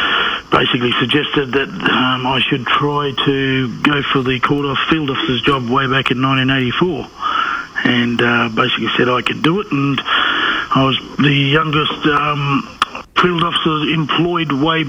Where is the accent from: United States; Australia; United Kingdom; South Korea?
Australia; Kalgoorlie, Western Australia; born there; I'm born in Kalgoorlie. I'm a Wangata person, which is the Wangata country starts from Kalgoorlie, goes back up past the Laverton area.